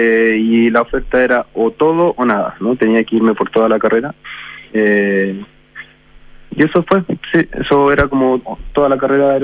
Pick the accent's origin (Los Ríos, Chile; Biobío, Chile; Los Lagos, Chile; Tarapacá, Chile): Tarapacá, Chile; Iquique; Sí, yo soy de Iquique. Sí, partí estudiando arquitectura en Iquique